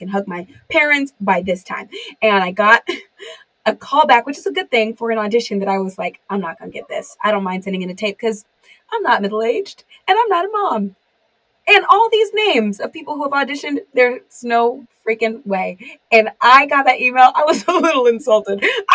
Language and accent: English; California, United States; And so I'm from California, and I a lot of girls in California, when they show up, they show up.